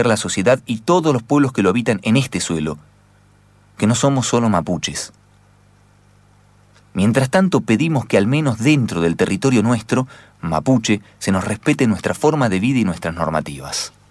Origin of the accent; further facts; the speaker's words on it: Argentina; así como me siento argentino, también me siento parte de los pueblos originarios